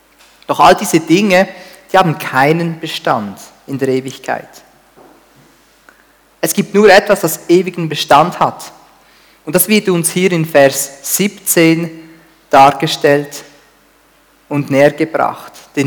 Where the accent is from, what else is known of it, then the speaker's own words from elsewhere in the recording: Olten, Solothurn, Switzerland; Ich bin in Olten aufgewachsen.